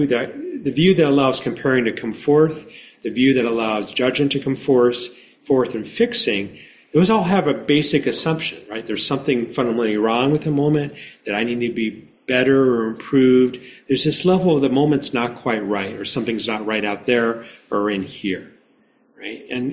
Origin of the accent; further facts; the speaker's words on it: New Mexico, United States; I grew up in New Mexico. We have cockroaches.